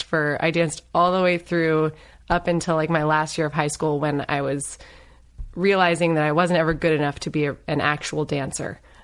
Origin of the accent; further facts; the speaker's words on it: Virginia, United States; Yeah, I grew up in Northern Virginia. So, you know, D.C. suburbs.